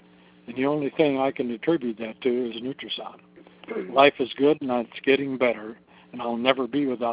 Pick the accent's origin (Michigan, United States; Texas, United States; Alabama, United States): Michigan, United States; Yes, I'm Dutch from Michigan, and I've been a type 1 diabetic since 1989.